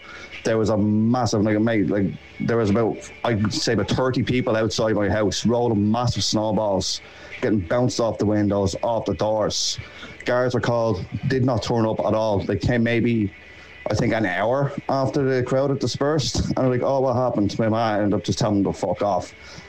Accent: Mulhuddart, County Dublin, Ireland; Like, I grew up in Mulhuddard, and I remember being a kid, like, I used to be hopped on my way home from school.

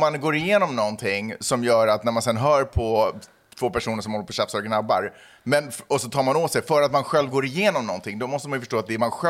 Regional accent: Sweden; jag är född och uppvuxen i Sverige.

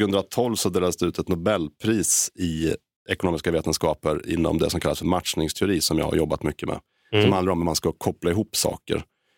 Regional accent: Västerås, Västmanland County, Sweden; Så för det första så är jag inte från Haparanda. Jag är uppväxt i Västerås.

